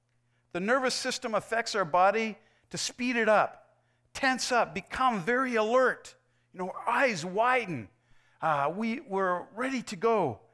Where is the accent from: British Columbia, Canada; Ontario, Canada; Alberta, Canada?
Alberta, Canada; Cold Lake; we played that hour after hour growing up in Cold Lake, Alberta.